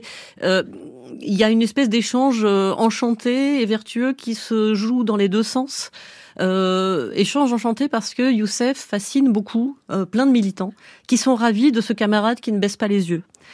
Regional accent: Port-de-Bouc, Provence-Alpes-Côte d'Azur, France; also born or lived in Saint-Mitre; Moi j'ai grandi d'abord à Port-de-Bouc, puis à Saint-Mitre, qui à l'époque étaient deux villes ou villages communistes.

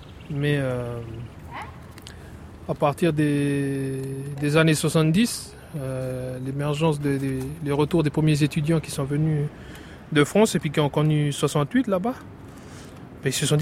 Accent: New Caledonia; Nous, on est des Kanak, et puis fiers de l'être, c'est ça le truc.

